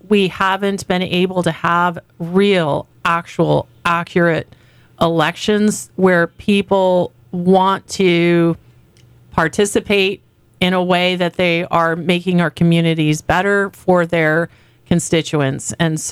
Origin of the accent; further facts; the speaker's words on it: United States; So I'm an American. My ancestors fought in the American Revolution.